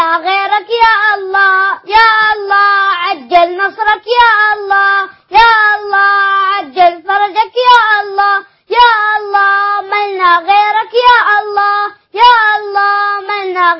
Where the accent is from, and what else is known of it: Homs, Homs Governorate, Syria